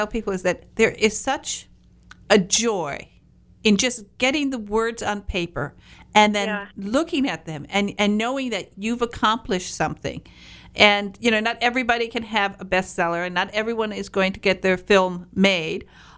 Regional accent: Michigan, United States; I'm from the Upper Peninsula. I'm a Youper.

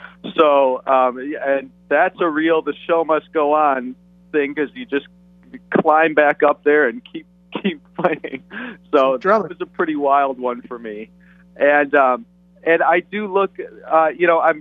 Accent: Detroit, Michigan, United States; now in Chicago, United States; I have been in Chicago for a long time, I guess long enough to say I'm a Chicagoan, but I actually grew up in Detroit, and I never transferred over my Detroit fandom.

